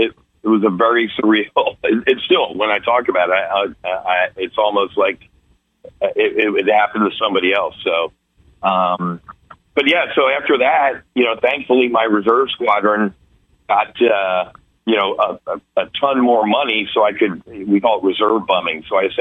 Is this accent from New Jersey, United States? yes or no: yes; New Jersey, United States; He was from Jersey. I'm from Jersey, kind of the same age.